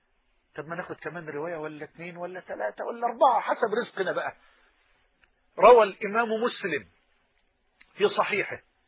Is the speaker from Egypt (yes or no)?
yes; Egypt; accent: Egyptian; بلغتنا أو بلهجتنا في مصر جنينة